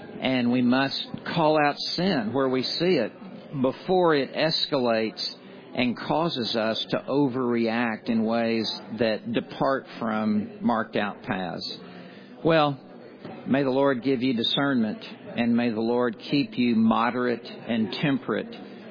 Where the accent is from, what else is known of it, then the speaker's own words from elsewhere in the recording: Deep South, United States; And I grew up in the Deep South, and I'm very familiar with that.